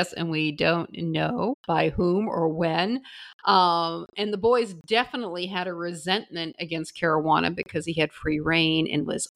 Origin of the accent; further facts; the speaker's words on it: Boston, Massachusetts, United States; The only time you know that I'm actually from Boston, it just comes out and there's no control over it